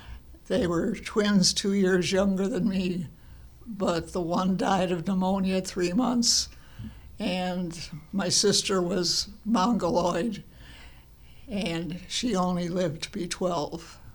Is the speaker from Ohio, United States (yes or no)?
yes; Cleveland, Ohio, United States; West 129th Street. It was south of Lorain. The street ended on our block, and there was a creek in back of the houses across from us.